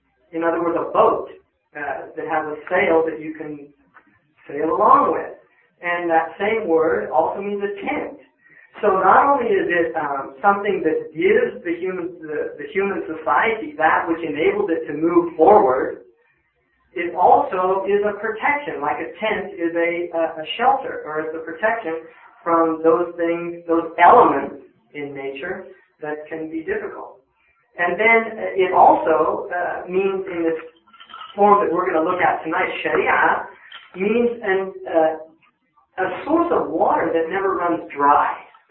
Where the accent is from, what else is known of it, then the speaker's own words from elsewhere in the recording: California, United States; I grew up here in Marin County